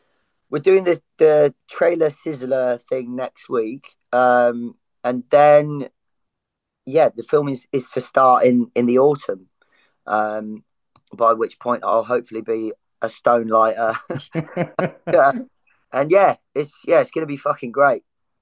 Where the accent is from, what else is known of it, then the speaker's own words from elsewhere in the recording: Cheltenham, South West England, United Kingdom; now in London, United Kingdom; I'm from Cheltenham in between Birmingham and Bristol, so we, like, you know, that was always a thing growing up.